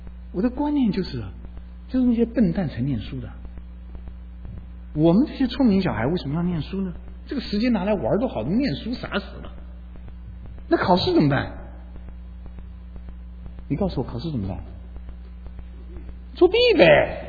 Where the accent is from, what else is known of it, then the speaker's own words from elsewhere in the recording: China; 我们中国人虽然受了这么多年的教育